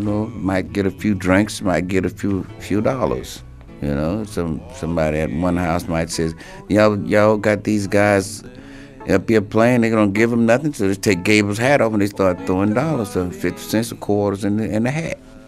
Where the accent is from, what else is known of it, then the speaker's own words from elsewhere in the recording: Greenville, South Carolina, United States; I'm from Greenville, South Carolina. I brought here since 1940.